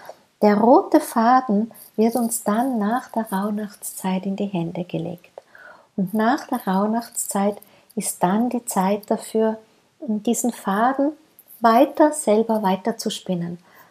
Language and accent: German; Austria; Losen heißt bei uns in Österreich hinhören, lauschen, wahrnehmen.